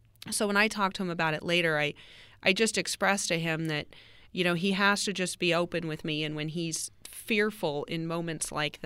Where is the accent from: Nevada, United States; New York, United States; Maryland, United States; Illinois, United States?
Nevada, United States; Las Vegas; I was born and raised in Las Vegas. I was born and raised around the North Las Vegas Police Department.